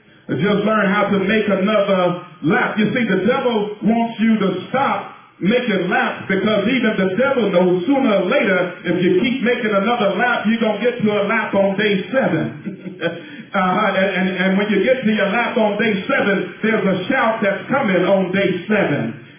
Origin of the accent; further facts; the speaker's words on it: Utah, United States; I was invited to preach in my home state, Utah.